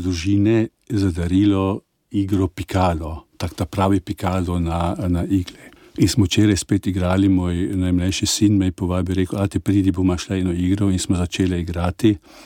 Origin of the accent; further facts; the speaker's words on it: Carinthia, Austria; also born or lived in Klagenfurt / Salzburg; Odraščal sem v Podjuni na avstrijskem Koroškem